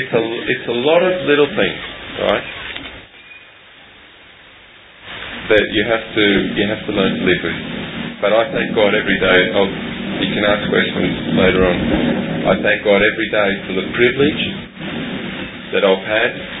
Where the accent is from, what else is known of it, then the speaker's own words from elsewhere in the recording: Australia; also born or lived in Colombia; When I go across to Colombia, I am looked upon as a foreigner, as an Australian. When I come back to Australia, which is supposedly my home country, I find that I don't fit in and that I'm no longer 100% Australian.